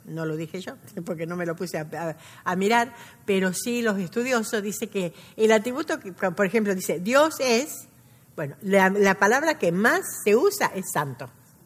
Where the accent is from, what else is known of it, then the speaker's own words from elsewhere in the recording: Argentina; soy argentina. Y en la Argentina estaba famoso en los años que yo era adolescente